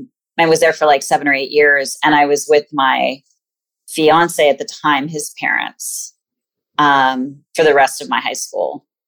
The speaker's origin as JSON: {"language": "English", "region": "California", "country": "United States", "tie": "born or raised there", "said": "I am born and raised in California."}